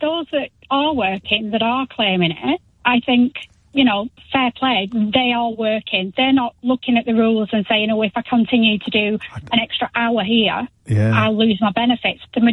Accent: Burnley, North West England, United Kingdom; Every single place that you go into a local town, I'm from Burnley

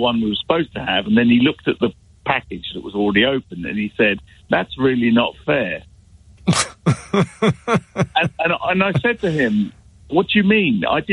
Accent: Bath, South West England, United Kingdom; My hometown.

